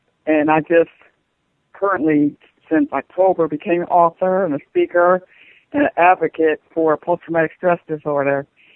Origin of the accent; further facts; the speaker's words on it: Akron, Ohio, United States; I am from Akron, Ohio.